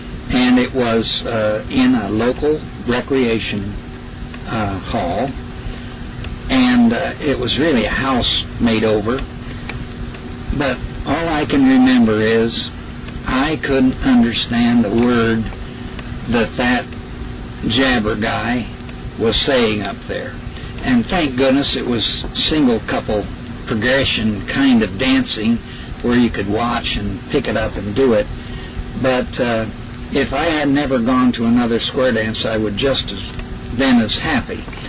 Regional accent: Terre Haute, Indiana, United States; Well, I was born and brought up in Terre Haute, Indiana.

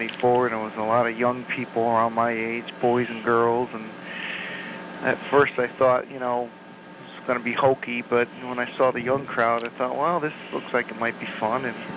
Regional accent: Waterbury, Connecticut, United States; born there; Well, I was born in Waterbury, Connecticut, 1957, and I was one of three children.

